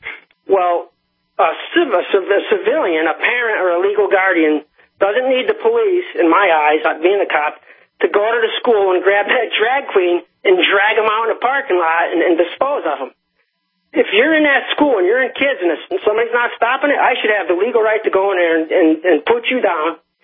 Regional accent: Connecticut, United States; I'm from Connecticut.

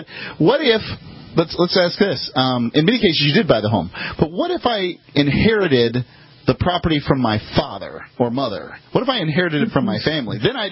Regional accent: Florida, United States; Yeah, well, yeah. I'm from Florida, so I can make fun of country.

